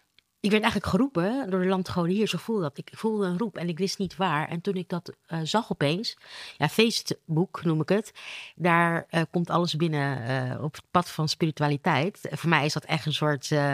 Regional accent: Suriname; born there; maar ik ben geboren in Zuid-Amerika. Ik ben geboren in Suriname.

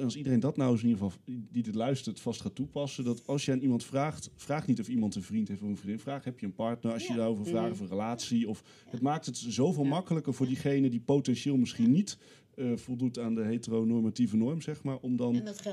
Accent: Arnhem, Gelderland, Netherlands; want ik kom uit Arnhem, oorspronkelijk.

